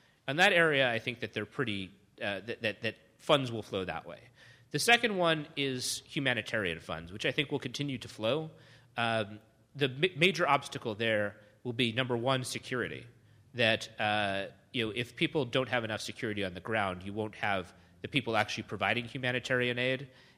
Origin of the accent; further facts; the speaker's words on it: United States; I mean, I as an American, I don't think we should be in the habit of kicking ourselves for things